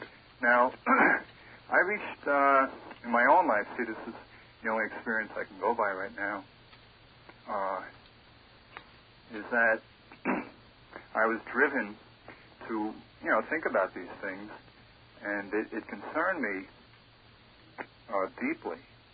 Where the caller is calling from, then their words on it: Patchogue, New York, United States; Patchogue.